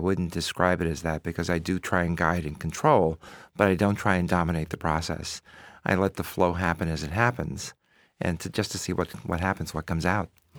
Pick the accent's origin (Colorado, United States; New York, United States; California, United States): New York, United States; New York City; I grew up in New York City, in Spanish Harlem. And to most people, if they bother to think of it at all, it's a horrible place. It's a slum. It's a ghetto. But to me, it was home.